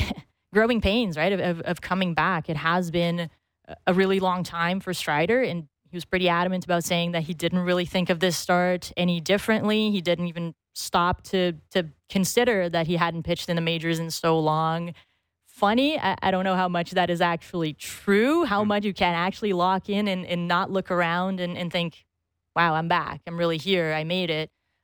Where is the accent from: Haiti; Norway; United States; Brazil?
Brazil; Yeah, grew up playing soccer, watching soccer. That's what we do where I'm from.